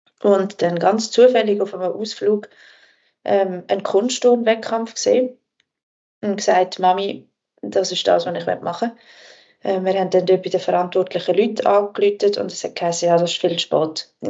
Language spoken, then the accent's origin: German; Wettingen, Aargau, Switzerland; Ja, ich bin in Wettigen aufgewachsen